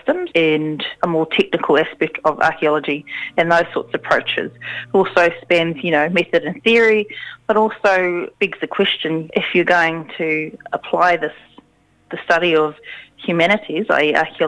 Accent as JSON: {"language": "English", "town": "Manurewa", "region": "Auckland", "country": "New Zealand", "tie": "born or raised there", "said": "I'm from Rewa, you know, south side. I'm from Manirewa, grew up in places with people that a lot of mainstream New Zealand just doesn't identify with and doesn't allow for."}